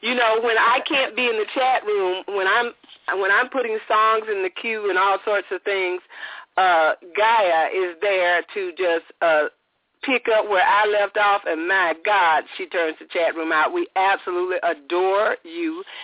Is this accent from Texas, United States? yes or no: no; Arkansas, United States; You know, I'm born and raised in Arkansas, so I'm considered a down in the Delta.